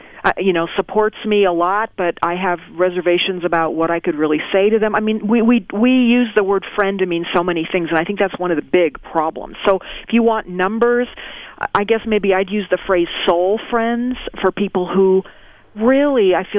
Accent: United States; moved away as an adult; now in New Zealand; I'm an American. I've lived in New Zealand 6 years.

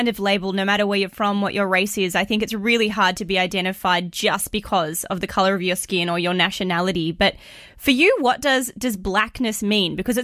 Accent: Australia; I mean, I'm a girl from Australia.

